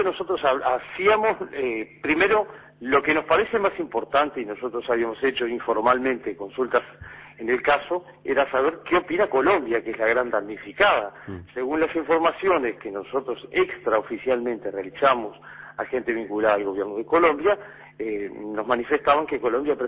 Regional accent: Uruguay; como ciudadano uruguayo

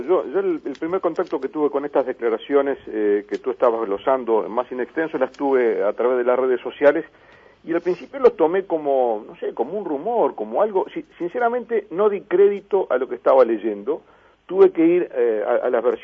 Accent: Uruguay

